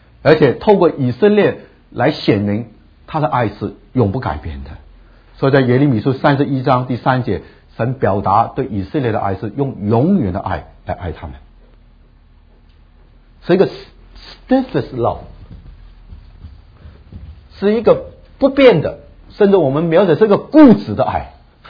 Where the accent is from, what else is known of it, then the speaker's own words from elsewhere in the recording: China; 那我们中国人在中国都惨了